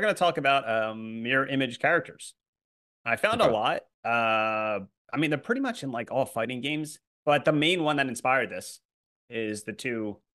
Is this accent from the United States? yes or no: yes; Philadelphia, Pennsylvania, United States; And I say, yo, I'm from Philly.